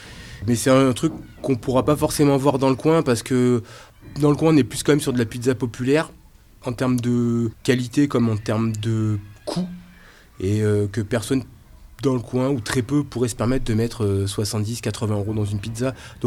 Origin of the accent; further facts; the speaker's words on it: Nouvelle-Aquitaine, France; Je suis bien ici. Je suis natif de la Corrèze et j'ai pas envie d'aller voir ailleurs.